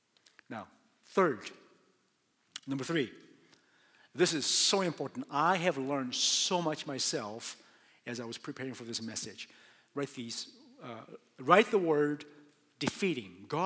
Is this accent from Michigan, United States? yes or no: yes; Michigan, United States; See, I'm from Michigan, and Michigan hates Ohio State because Ohio State is the worst rival that we have